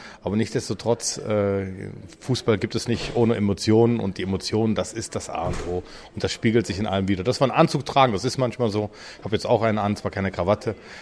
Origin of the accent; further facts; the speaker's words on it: Mönchengladbach, North Rhine-Westphalia, Germany; ich bin aufgewachsen auf der Birkelstraße in Mönchengladbach